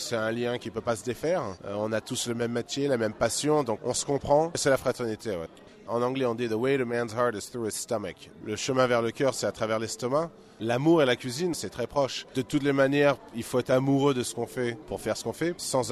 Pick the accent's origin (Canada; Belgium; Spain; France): France; now in Bali, Indonesia; Je suis un Français avec 80 employés balinais.